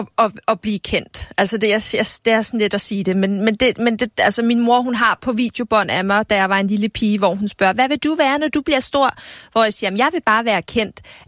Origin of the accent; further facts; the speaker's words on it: Capital Region, Denmark; jeg er fra Nordsjælland af og er vokset op i store huse og sådan noget